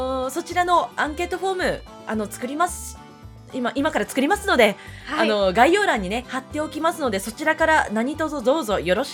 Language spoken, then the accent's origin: Japanese; Yokohama, Kanagawa, Japan; 私は横浜出身で今は沖縄で子育てをしています。